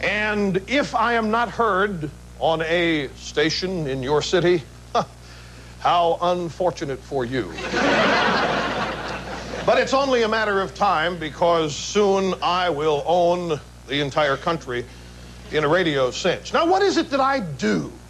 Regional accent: Midwest, United States; born there; I was born in the Midwest. I have what I consider to be traditional, good old family values.

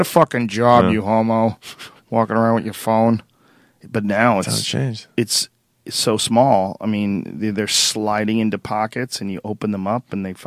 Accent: Boston, Massachusetts, United States; I grew up in Boston, and the first time I came to California, I went to Bellflower.

